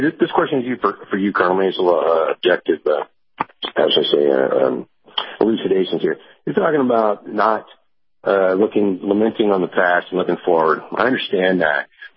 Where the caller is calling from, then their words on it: New York, United States; Hey, good morning, gentlemen.